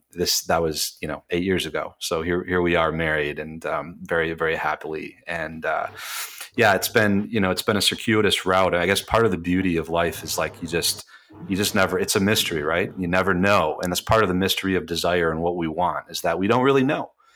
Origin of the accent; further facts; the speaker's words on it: Michigan, United States; watching the Detroit Lions football game, because I'm from Michigan, and I knew that I was leaving.